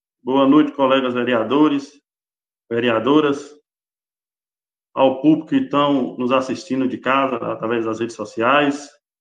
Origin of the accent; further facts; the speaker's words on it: Mutans, Bahia, Brazil; born there; a estrada que liga ali o Distrito de Mutans, a divisa de Palmo Monte Alto, Caminador, uma região onde eu nasci, onde eu milito